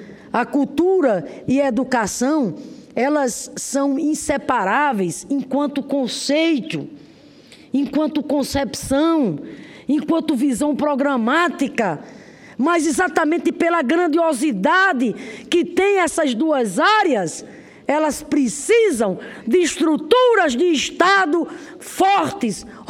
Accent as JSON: {"language": "Portuguese", "region": "Rio Grande do Norte", "country": "Brazil", "said": "lá no meu estado, Rio Grande do Norte, lá em Natal"}